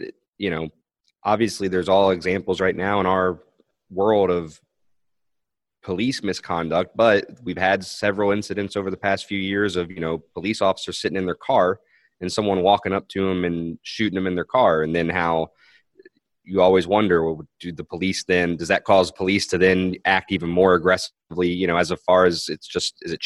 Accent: Saint Petersburg, Russia; But I grew up in Leningrad.

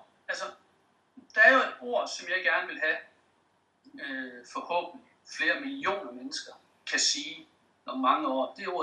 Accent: West Jutland, Denmark; born there; selvom jeg er født langt ude i Vestjylland

